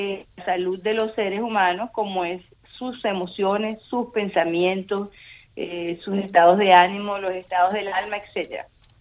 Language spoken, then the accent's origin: Spanish; Venezuela; también en mi país, Venezuela, sí.